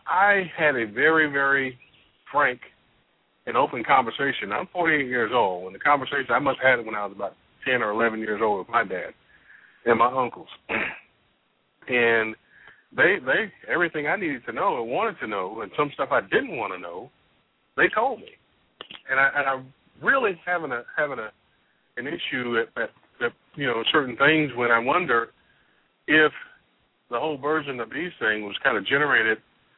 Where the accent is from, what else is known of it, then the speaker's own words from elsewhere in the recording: South Carolina, United States; also born or lived in Ohio; I'm from South Carolina, so we had a little bit different outlook on things down here. I was born in Ohio. And I was raised down here.